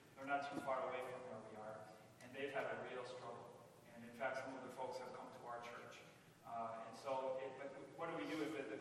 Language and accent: English; Rockford, Illinois, United States; I was raised in Rockford, Illinois, not too far away from here.